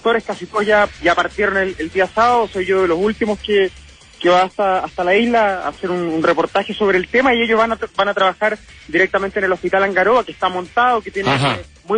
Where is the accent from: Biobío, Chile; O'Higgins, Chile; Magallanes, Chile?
Magallanes, Chile; Yo soy magallánico, te lo he contado